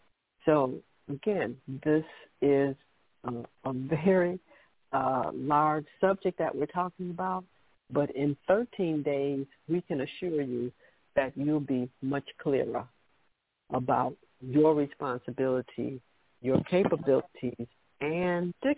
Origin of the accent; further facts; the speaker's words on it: Chicago, Illinois, United States; I grew up there in Chicago, as a matter of fact. So Chicago has definitely played a major role in my evolution